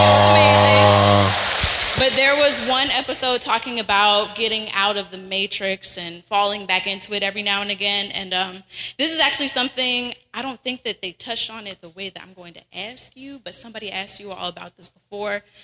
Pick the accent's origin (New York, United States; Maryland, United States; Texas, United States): Maryland, United States; Baltimore; I'm from Baltimore as well.